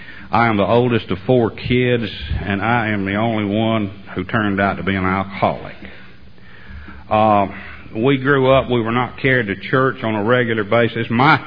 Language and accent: English; Lexington, Alabama, United States; I grew up in Lexington, Alabama.